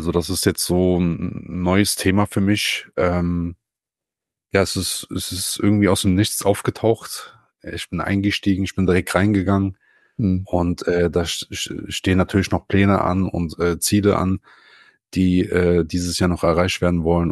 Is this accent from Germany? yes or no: yes; Koblenz, Rhineland-Palatinate, Germany; Ich bin hier in Koblenz aufgewachsen und in so einem am äußersten Stadtteil, also eher so dörflich.